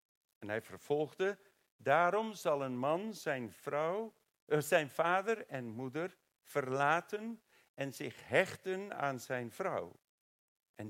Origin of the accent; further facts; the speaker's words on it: South Africa; In Zuid-Afrika, waar ik vandaan kom, is dat een laatlammetje.